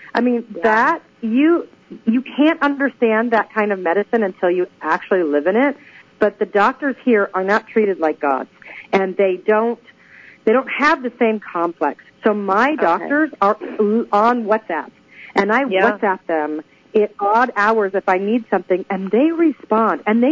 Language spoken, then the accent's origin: English; United States; moved away; none of the things that we grew up using in the States are sold here because they're banned in the EU.